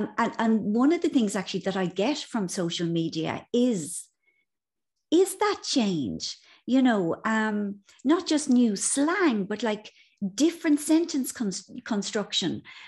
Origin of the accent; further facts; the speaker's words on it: Ireland; being Irish is about, it's about conversation.